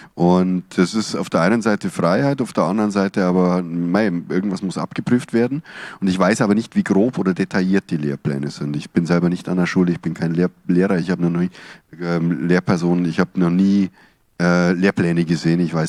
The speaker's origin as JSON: {"language": "German", "region": "Bavaria", "country": "Germany", "said": "Ich komme aus Bayern"}